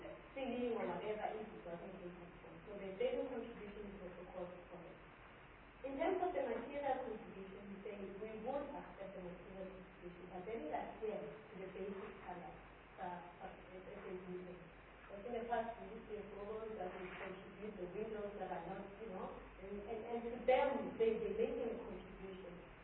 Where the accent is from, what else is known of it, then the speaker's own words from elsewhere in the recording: South Africa; We come from far and far and being creative as South African.